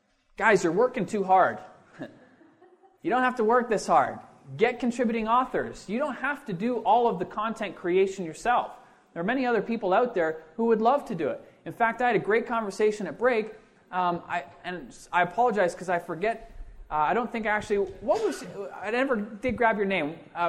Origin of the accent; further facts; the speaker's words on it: Canada; I'm Canadian.